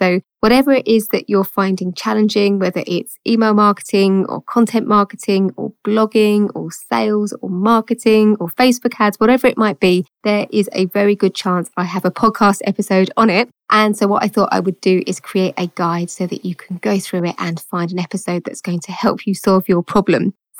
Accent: United Kingdom; accent: British; which sounds very like weird in my British accent.

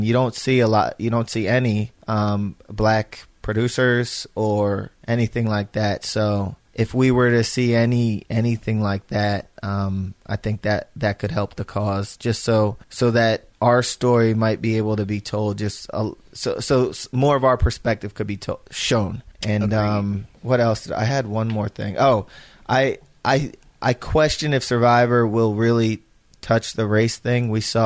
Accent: Philadelphia, Pennsylvania, United States; But I'm from Philadelphia, where I see and hear a lot.

